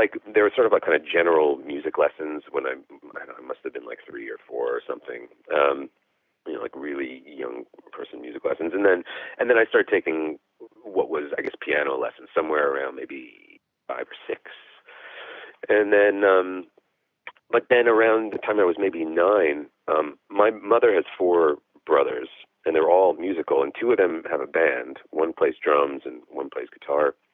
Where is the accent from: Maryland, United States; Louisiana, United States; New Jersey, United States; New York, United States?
New Jersey, United States; Wayne; So I grew up in New Jersey, the town of Wayne, New Jersey, which is half an hour outside the city.